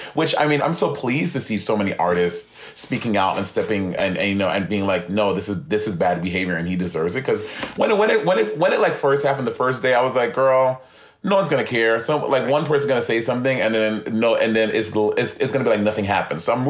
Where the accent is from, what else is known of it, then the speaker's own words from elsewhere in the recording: St. Lucia; growing up I grew up in St. Lucia